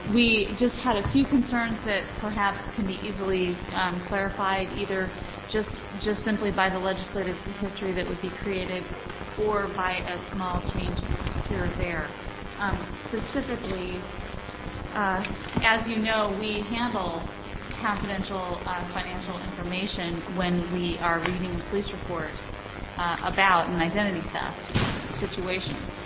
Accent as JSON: {"language": "English", "region": "Oregon", "country": "United States", "tie": "born or raised there", "said": "I'm actually from here, so welcome to my hometown."}